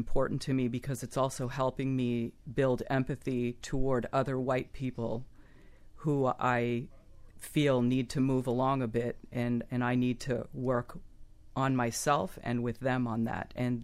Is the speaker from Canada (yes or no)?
yes; Canada; also born or lived in Europe; Well, I'm Canadian, and I grew up in Europe, so I didn't grow up in the U.S., and I learned lots of different histories, so I wasn't socialized as a white American person.